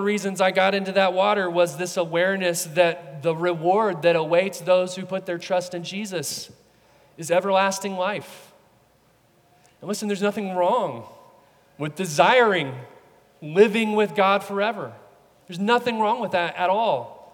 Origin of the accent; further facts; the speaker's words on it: Texas, United States; Let me use an example from my home state of Texas, Bluebell ice cream.